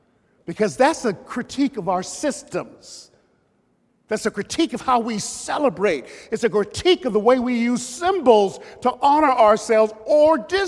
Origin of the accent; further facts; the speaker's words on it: United States; As you know, I'm an American.